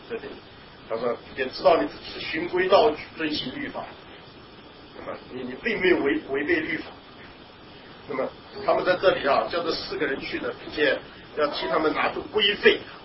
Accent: China; 就是我们中国人讲这个形势比人强啊

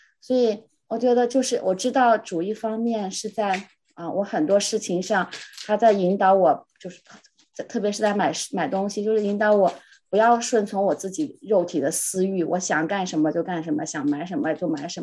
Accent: Minneapolis, Minnesota, United States; now in Minneapolis, United States; 我也是来自 Minneapolis 的姊妹，

